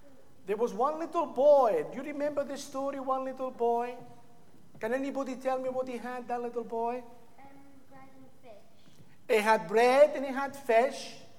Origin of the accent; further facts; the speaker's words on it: Spain; For those who don't know, I come from Spain, by the way.